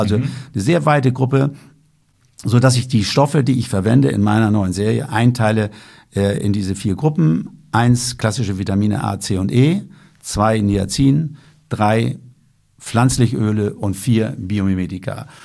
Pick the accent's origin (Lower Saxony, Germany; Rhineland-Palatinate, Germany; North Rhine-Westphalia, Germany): Lower Saxony, Germany; Ich komme ja aus der Lüneburger Heide